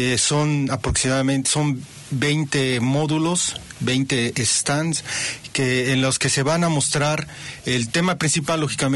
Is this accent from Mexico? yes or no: yes; Mexico; todos juntos como mexicanos hacer honores a la bandera